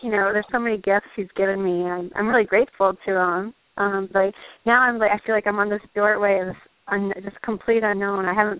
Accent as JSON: {"language": "English", "region": "Massachusetts", "country": "United States", "said": "Sure, I'm from Western Massachusetts"}